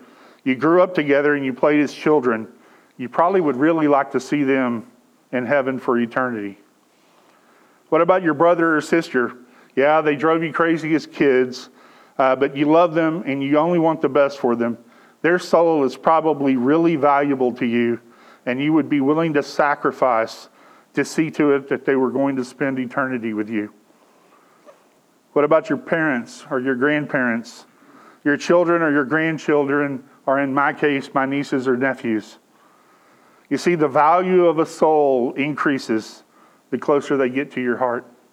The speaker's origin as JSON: {"language": "English", "region": "Texas", "country": "United States", "said": "I'm from Texas, and in Texas we swim in a creek and we get a crick in our neck."}